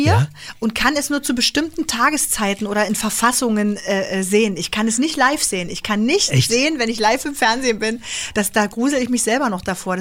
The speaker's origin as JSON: {"language": "German", "town": "Leipzig", "region": "Saxony", "country": "Germany", "tie": "born or raised there", "said": "weil ich eine wunderschöne Kindheit in Leipzig hatte."}